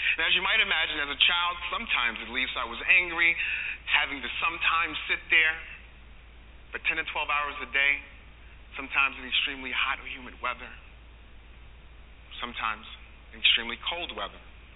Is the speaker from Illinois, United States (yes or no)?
no; New York City, New York, United States; also born or lived in New Jersey; I was born in Harlem, New York City. I was also raised in both Harlem, New York, and North New Jersey.